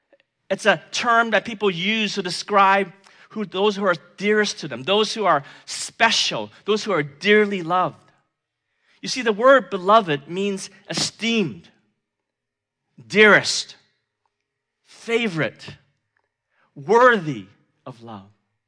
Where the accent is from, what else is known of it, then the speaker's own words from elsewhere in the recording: Hong Kong; I grew up in Hong Kong and they didn't, you know, wean you on sports early on in your life.